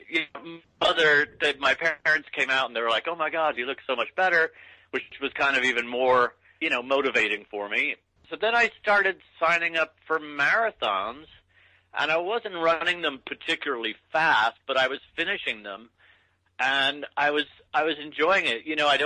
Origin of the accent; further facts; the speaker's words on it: Ireland; moved away as an adult; now in San Francisco, United States; So I had a childhood and adolescence and early adulthood of being sick a lot, but being Irish and young and foolish, I also smoked